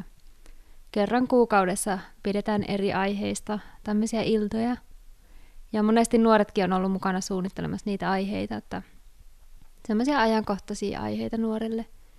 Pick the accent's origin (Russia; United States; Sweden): United States; Finnish is a second language; now in Finland; mä oon Amerikasta kotoisin ja Ville on täältä Suomesta